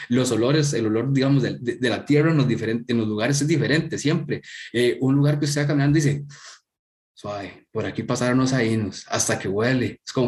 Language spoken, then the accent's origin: Spanish; Heredia, Costa Rica; yo soy de Heredia, soy del centro, digamos, del país, de la ciudad, digamos que un citadino más.